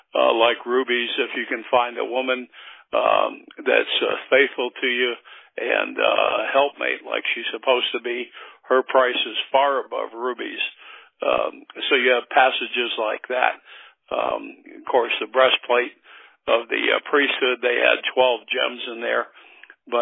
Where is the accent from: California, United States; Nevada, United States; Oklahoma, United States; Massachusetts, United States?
Nevada, United States; Las Vegas; I grew up in Las Vegas